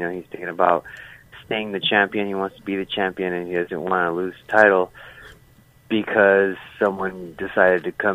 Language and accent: English; Philippines; Well, I'm Filipino.